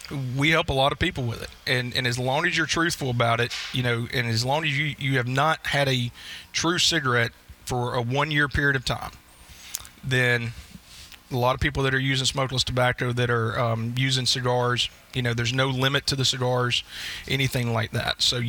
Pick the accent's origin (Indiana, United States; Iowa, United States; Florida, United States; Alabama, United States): Alabama, United States; Pelham; You know, I grew up down in Pelham, Alabama.